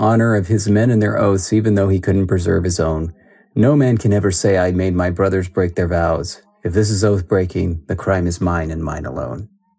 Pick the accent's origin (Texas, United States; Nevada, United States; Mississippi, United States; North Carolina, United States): Nevada, United States; I'm from Nevada.